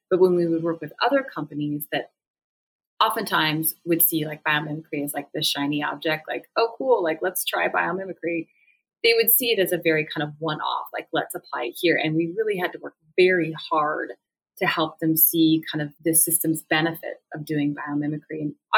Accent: Montana, United States; Certainly my upbringing, you know, growing up in Montana, being connected to nature

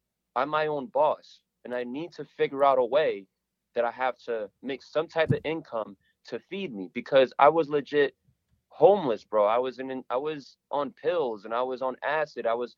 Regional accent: Meriden, Connecticut, United States; Well, right now I'm in Meriden. Like, I was brought up in Meriden. This is my home.

